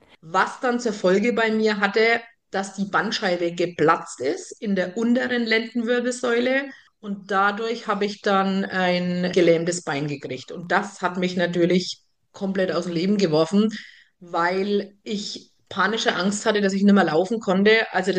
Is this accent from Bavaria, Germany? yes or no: yes; Kulmbach, Bavaria, Germany; Ich wurde in Kulmbach geboren, habe meiner Heimatstadt noch nie den Rücken gekehrt. Also auf Fränkisch sagt man, ich bin ja waschechter Kulmbacherer. Sesshaft bin ich allerdings am Rande von Kulmbach. Das nennt sich Köthnitz-Ebersbach.